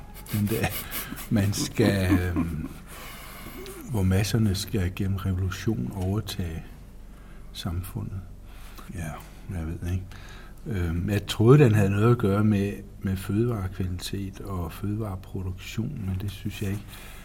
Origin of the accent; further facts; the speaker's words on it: Region of Southern Denmark, Denmark; og jeg er vokset op nede på Als i Sønderjylland, ikke på et landbrug